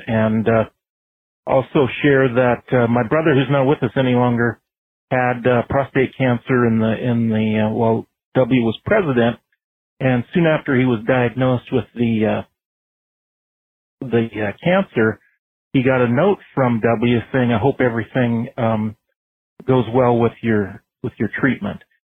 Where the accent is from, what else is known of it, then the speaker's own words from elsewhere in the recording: Montana, United States; because we're from Montana and it was hard to get back to Montana for the holidays